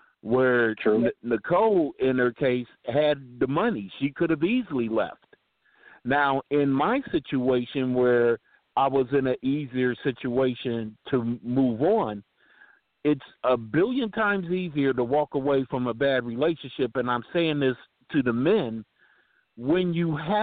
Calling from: Columbus, Ohio, United States; I'm calling from Columbus, Ohio.

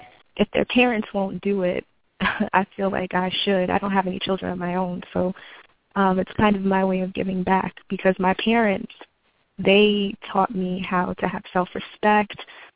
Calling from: Bronx, New York, United States; I'm calling from the Bronx.

